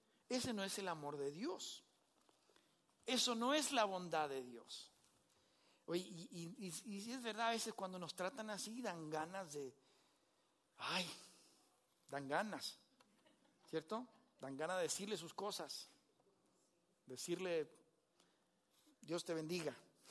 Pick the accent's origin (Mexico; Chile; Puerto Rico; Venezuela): Chile; Cuando en el 2014 llegamos a Chile, aparte que me costó abrir una cuenta de banco, siendo chileno, porque las reglas son diferentes allá.